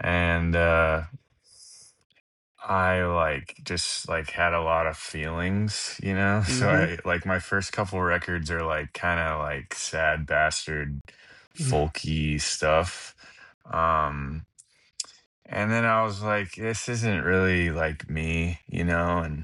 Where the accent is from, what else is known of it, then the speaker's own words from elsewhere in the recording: Texas, United States; and I grew up in Texas. So like country and classic rock and blues stuff.